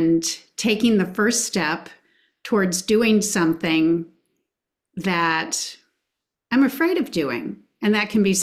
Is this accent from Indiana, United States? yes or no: yes; Indianapolis, Indiana, United States; also born or lived in California / Texas; now in Nashville, United States; I grew up in Indianapolis, Indiana, got married. My husband and I have lived in several different places, California, Texas, and now Nashville.